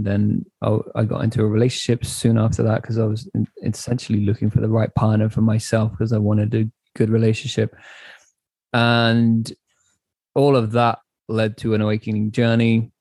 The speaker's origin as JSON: {"language": "English", "country": "United Kingdom", "tie": "born there", "said": "on the street in London, where I was living at that point. And I'm British born. And so back at 28, I was an entrepreneur"}